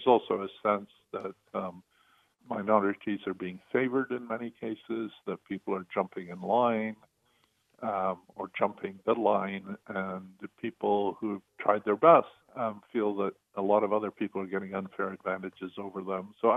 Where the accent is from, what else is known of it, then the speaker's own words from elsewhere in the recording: Scotland, United Kingdom; when I grew up in Scotland, you know, the people in our town that were most respected had never been to college